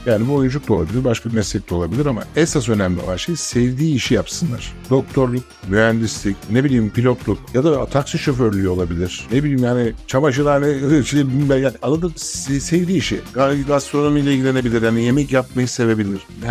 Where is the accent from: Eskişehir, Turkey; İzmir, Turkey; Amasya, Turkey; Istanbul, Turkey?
Istanbul, Turkey; Biz de orada işte bütün gençliğim benim hep orada geçti. Yani okul hayatım, gençlik hayatım, bütün orada büyüdük, orada yetiştik. Şimdi hala Kozyatan'da oturuyorum.